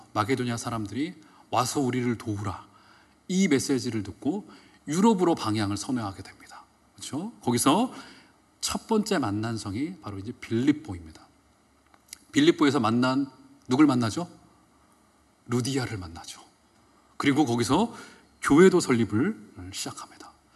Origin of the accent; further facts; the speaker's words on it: Chungcheong, South Korea; 제가 충청도 사람이니까 앞에 대놓고 뭐라고 하진 않아요.